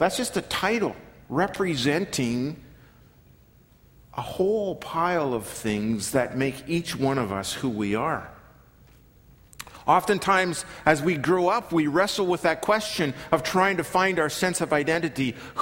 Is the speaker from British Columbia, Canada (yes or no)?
no; Regina, Saskatchewan, Canada; moved away; If you were like me and had the misfortune of growing up in Regina